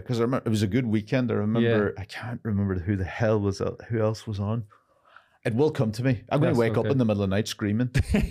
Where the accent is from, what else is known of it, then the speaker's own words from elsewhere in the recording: County Donegal, Ireland; Like if I started my sets going, oh, I'm from Donegal